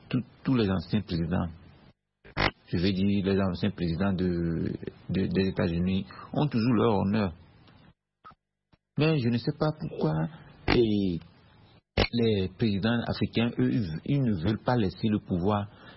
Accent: Togo; Par exemple, chez nous au Togo actuellement

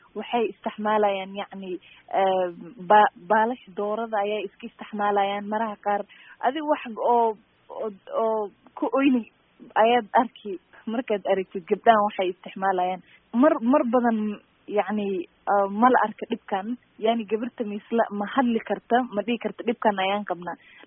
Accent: Mandera, Kenya; waxaan ka imaaday dhinaca waqooyi bari, qaasatan Mandera. marka waxaa jiri jirtay markii aan yaray meesha aan kusoo barbaaray

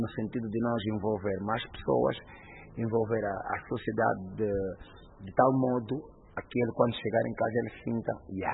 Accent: Cazenga, Luanda, Angola; nasci no Kazenga, sou do Kazenga, mas eu vou fazer sucesso no que nasci.

